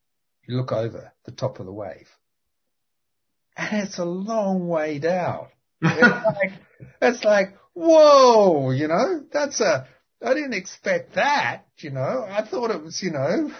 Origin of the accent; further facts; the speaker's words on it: Australia; being Australian, I was fortunate enough to grow up near beaches